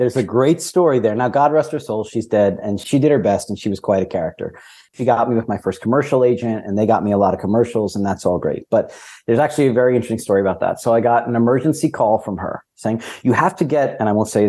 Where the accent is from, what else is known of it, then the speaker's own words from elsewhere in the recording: Long Island, New York, United States; Long Island, New York, where I was just back for 10 days for the holidays to see my family.